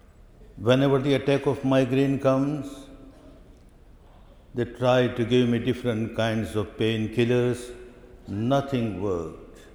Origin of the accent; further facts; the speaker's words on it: Myanmar; I was fortunate that I was born in Dhamma land, Myanmar. I was brought up in this Dhamma land, Myanmar. But I was born in a very staunch, conservative Hindu family